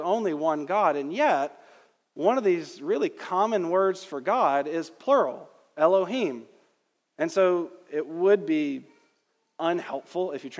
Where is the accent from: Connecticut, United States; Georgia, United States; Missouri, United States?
Georgia, United States; I'm from Georgia, I'm familiar with bad grammar